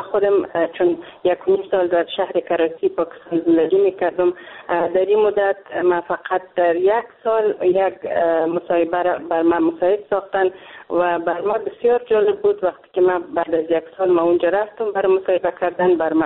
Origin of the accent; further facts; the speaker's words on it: Afghanistan; moved away; ما یک افغان هستم، اینجا مهاجر آمدیم